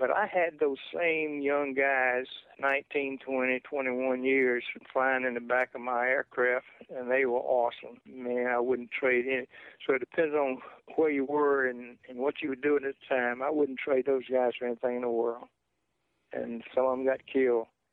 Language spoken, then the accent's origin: English; Meridian, Mississippi, United States; I was assigned to a helicopter unit there in my hometown, the same key field I was talking about in Meridian. And I graduated Mississippi State and went to flight school.